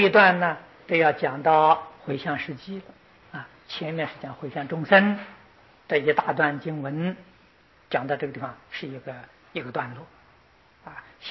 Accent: China; 我们中国人讲山窝，印度人讲黑白啊。

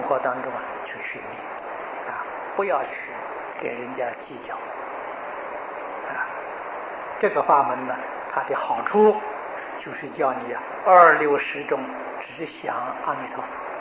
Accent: China; 就是我们中国人讲的三心二意呀

